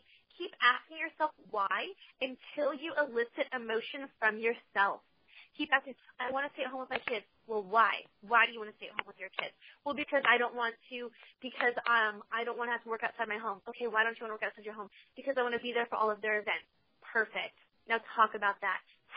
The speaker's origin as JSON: {"language": "English", "region": "California", "country": "United States", "said": "and I'm originally from California. We're currently living in Tennessee, but at this time, we were in Alabama."}